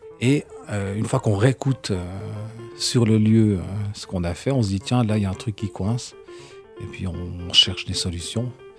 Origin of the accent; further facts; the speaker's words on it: La Chaux-de-Fonds, Neuchâtel, Switzerland; mais je suis de la Chaux-de-Fonds, c'est vrai. Je vis dans le bas du canton pour des raisons personnelles.